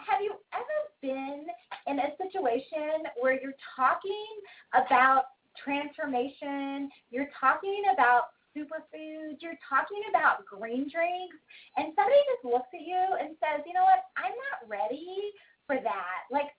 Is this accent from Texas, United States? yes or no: yes; Dallas, Texas, United States; I really want to support my hometown community. So if you've got anybody in Dallas, Texas